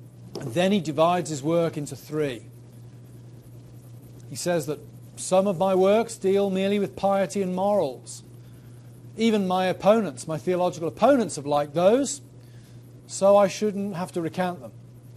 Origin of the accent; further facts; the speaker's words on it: England, United Kingdom; You know, as an Englishman, I have to watch the Kenneth Branagh, Henry V, St. Crispin's Day speech at least once every year.